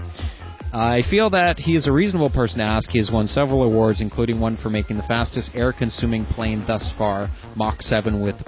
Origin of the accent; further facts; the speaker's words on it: Ontario, Canada; I'm 21. I'm from Ontario, Canada.